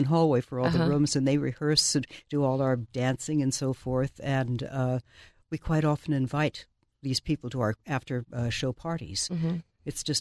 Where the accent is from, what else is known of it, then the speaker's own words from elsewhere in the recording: Bay Area, California, United States; We're all from the Bay Area.